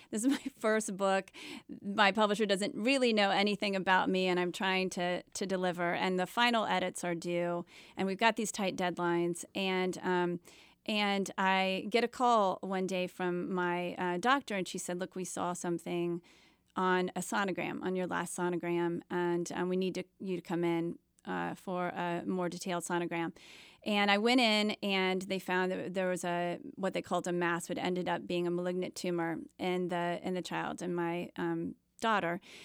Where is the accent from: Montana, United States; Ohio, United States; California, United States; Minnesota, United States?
Ohio, United States; So I grew up in a little town in Ohio.